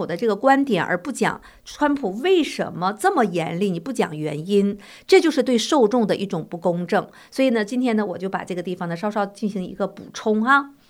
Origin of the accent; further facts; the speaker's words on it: China; 我们很多来自中国大陆的人